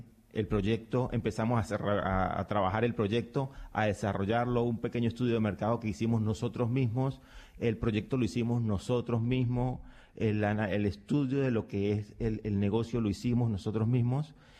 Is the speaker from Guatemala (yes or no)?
no; Venezuela; now in Alcalá, Spain; Somos venezolanos, emigrantes, de brazos cruzados, con otras profesiones.